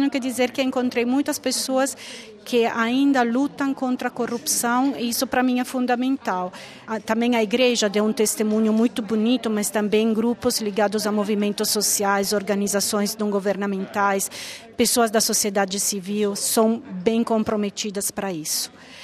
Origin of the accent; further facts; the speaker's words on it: Brazil; now in Rome, Italy; De dor, porque eu saí do Brasil final de 2014, no momento da transição.